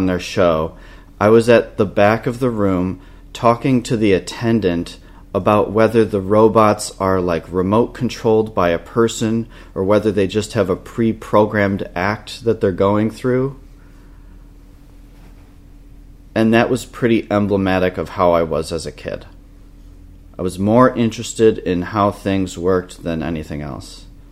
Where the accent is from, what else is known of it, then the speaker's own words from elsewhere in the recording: Rochester, United States; So I grew up here in Rochester, the oldest of 4 boys, and we were raised Roman Catholic.